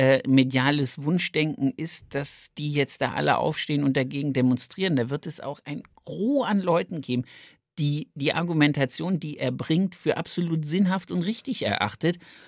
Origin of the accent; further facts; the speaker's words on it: Germany; ich komme ja aus dem Harz.